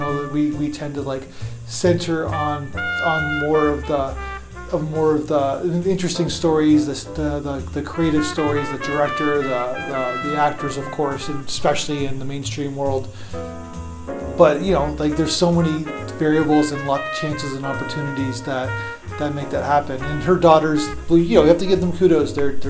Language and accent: English; Canada; because I'm Canadian and give an American analogy.